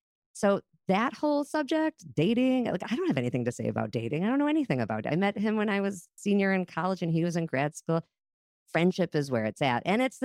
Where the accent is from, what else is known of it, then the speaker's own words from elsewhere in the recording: Chicago, Illinois, United States; moved away as an adult; now in Minneapolis, United States; And I grew up in Chicago. And I moved to Minneapolis when I was very newly engaged. I was 23 years old, young.